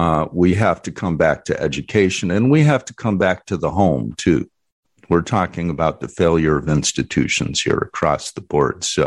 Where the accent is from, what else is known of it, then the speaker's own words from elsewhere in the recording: Hyde Park, United States; I grew up in Hyde Park in the 1960s.